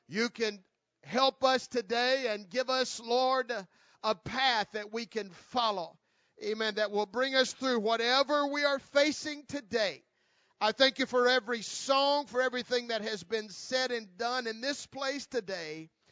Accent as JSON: {"language": "English", "region": "Tennessee", "country": "United States", "tie": "born or raised there", "said": "But I remember a story when I was just a kid growing up in Tennessee."}